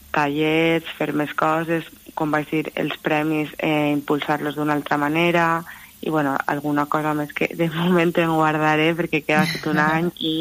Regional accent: Valencian Community, Spain; probablement sigui el dia que més ens identifica com a valencià.

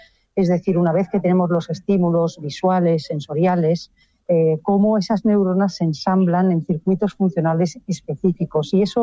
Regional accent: Dominican Republic; born there; Bueno, yo nací en la República Dominicana.

